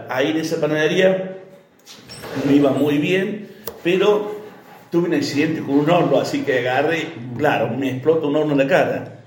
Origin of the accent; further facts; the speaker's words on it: Río Tercero, Córdoba, Argentina; now in Villa María, Argentina; Yo llegué a Villa María a los 17 años, soy de Río Tercero, y llegué a Villa María